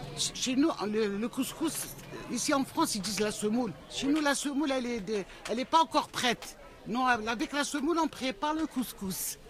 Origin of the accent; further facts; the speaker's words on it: Algeria; On est algérienne.